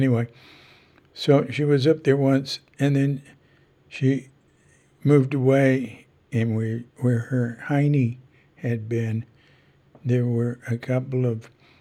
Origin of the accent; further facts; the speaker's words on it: Texas, United States; moved away; where I grew up in Texas in the summer